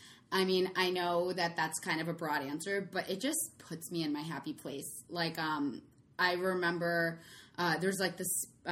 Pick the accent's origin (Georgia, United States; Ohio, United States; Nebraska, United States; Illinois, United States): Ohio, United States; Columbus; I grew up in Columbus, Ohio, and we would go to this random Americanized Chinese place